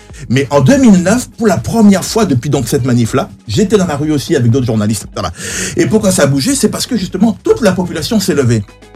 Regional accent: Aboisso, Comoé, Côte d’Ivoire; Je suis d'Aboisseau.

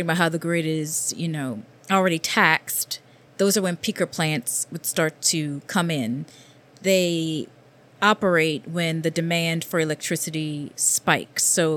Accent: Louisiana, United States; now in New York, United States

